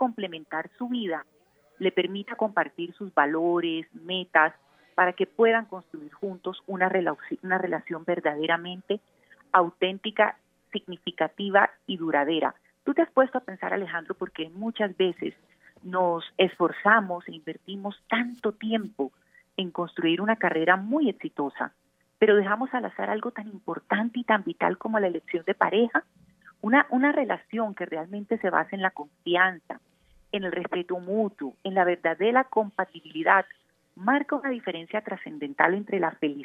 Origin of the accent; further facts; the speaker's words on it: Barranquilla, Atlántico, Colombia; now in Bogotá, Colombia; Sí, yo soy barranquillera, soy psicóloga de la Universidad del Norte de Barranquilla